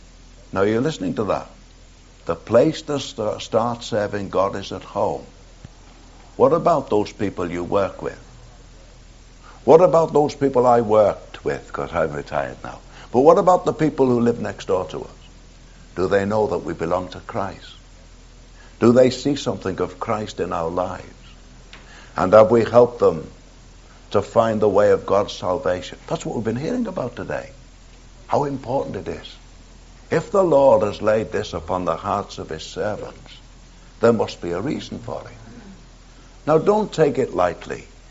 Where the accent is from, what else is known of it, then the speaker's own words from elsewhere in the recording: Liverpool, North West England, United Kingdom; now in Scotland; I came from Liverpool.